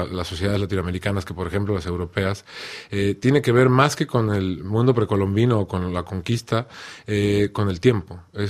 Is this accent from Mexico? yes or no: yes; Mexico; Y la situación que hay en mi país hoy en día, hace apenas un par de semanas, Periodistas Sin Fronteras, Reporteros Sin Fronteras, la ONG, declaró a México el país más peligroso para ejercer el periodismo.